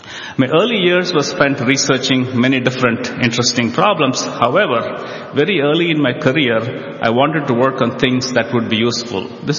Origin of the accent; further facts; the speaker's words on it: India; also born or lived in Chennai, India; I was born in Chennai and grew up in many parts of India. Much of my schooling was in very small government schools in remote areas with little to no access in any of the facilities